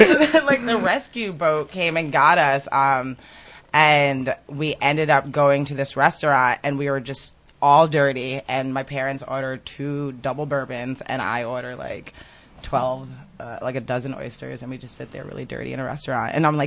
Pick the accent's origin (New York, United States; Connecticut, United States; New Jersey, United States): New Jersey, United States; Teaneck; I'm from Teaneck.